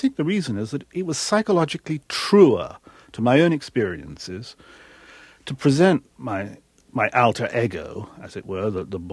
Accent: Shanghai, China; born or raised there

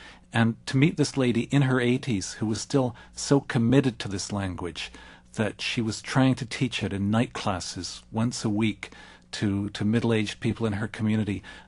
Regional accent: Western Canada, Canada; And when I was growing up, I just took it for granted growing up in Western Canada that English was dominant.

